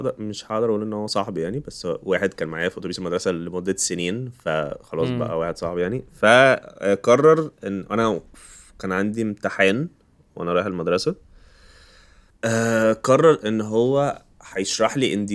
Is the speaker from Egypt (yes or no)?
yes; Alexandria, Alexandria Governorate, Egypt; انا كانت في السيوف دي منطقة عندنا في اسكندرية.